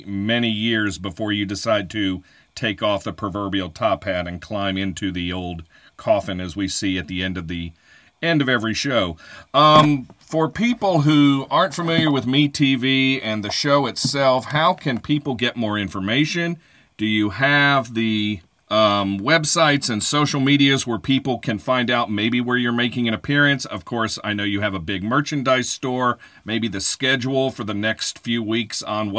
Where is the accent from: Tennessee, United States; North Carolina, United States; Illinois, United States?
North Carolina, United States; Charlotte; and hope you'll come down towards Charlotte, which is my hometown, at some point.